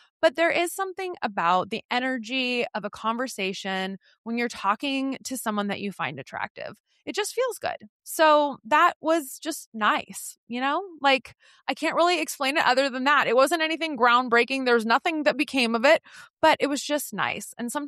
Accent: California, United States; I come from Northern California, and in Northern California, we definitely get weather.

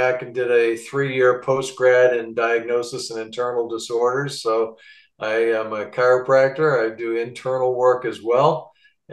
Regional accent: Manchester, New Hampshire, United States; And where I grew up in New Hampshire is only about an hour from Boston.

